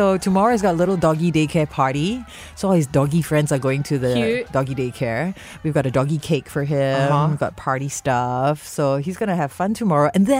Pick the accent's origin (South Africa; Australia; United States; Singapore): Singapore; Sometimes when I travel, like on the plane back from the US one time, this guy was like, oh, where are you from? And I'm like, oh, Singapore.